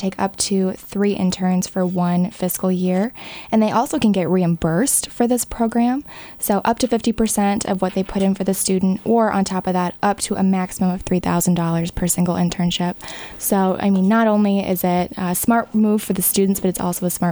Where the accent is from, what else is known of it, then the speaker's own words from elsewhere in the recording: Des Moines, Iowa, United States; I'm actually originally from Des Moines.